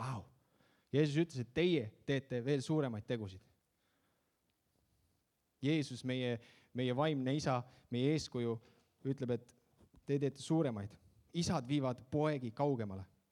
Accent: Viljandi, Viljandi County, Estonia; Ma elasin, kasvasin üles Viljandis ja Viljandis on erinevad jooksud, linnajooks, järvejooks.

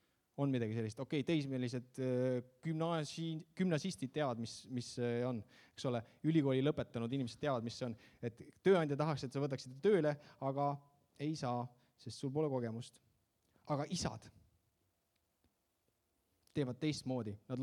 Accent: Viljandi, Viljandi County, Estonia; Ma elasin, kasvasin üles Viljandis ja Viljandis on erinevad jooksud, linnajooks, järvejooks.

